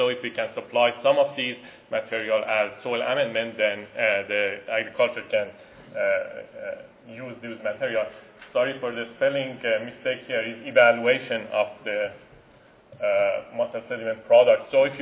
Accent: Atlantic Canada, Canada; I'm coming from the Eastern Canada, Atlantic Canada, which the seafood industry is big.

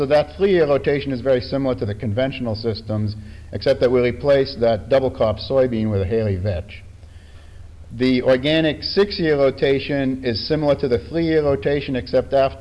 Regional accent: Beltsville, Maryland, United States; I'm from Beltsville, Maryland, which I don't know if you can see it.

